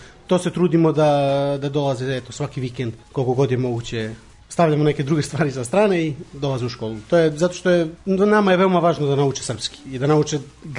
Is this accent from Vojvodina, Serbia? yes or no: no; Kladovo, Bor District, Serbia; moved away as an adult; now in Frederiksværk, Denmark; Odrastao sam u Srbiji, u Kladovu, i onda sam sa 21 godinu došao za Dansku.